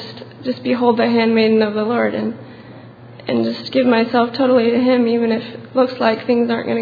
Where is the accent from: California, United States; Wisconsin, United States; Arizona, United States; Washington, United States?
Wisconsin, United States; Hillsboro; I'm from Hillsboro, Wisconsin.